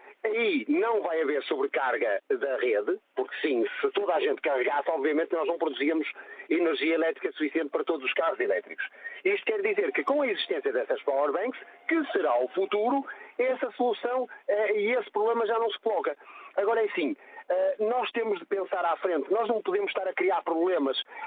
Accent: Porto, Norte, Portugal; eu moro aqui, eu sou da região do Porto

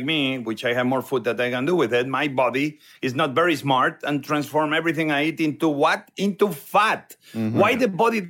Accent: Barcelona, Catalonia, Spain; moved away as an adult; now in Washington, United States; I think it's the first time I saw inequality beyond what I ever saw where I grew up in Barcelona.

